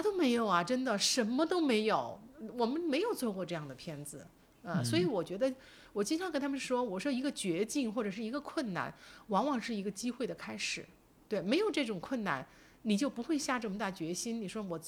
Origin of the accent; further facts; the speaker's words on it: Chongqing, China; 我们重庆人叫业务，知道吗？我们重庆人说。